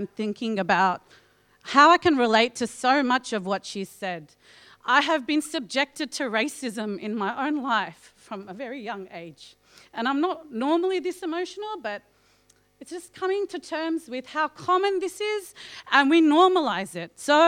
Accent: Melbourne, Victoria, Australia; grown up in the southeast of Melbourne. Obviously, I am visibly identifiable as a Muslim woman. So I'm an Australian Muslim woman. I'm of Fijian Indian background.

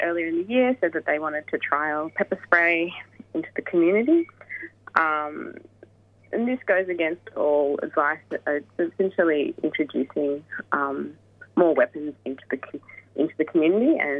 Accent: Melbourne, Victoria, Australia; I'm originally from Melbourne

